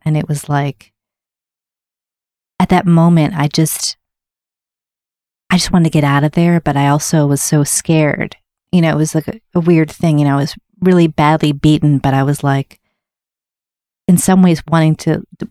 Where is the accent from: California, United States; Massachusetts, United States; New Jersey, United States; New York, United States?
Massachusetts, United States; Wayland; also born or lived in Newton / Seattle; I was born in Newton, and then we moved to Seattle. And we moved to this town called Wayland, Massachusetts, mm-hmm. and it was like an all-white town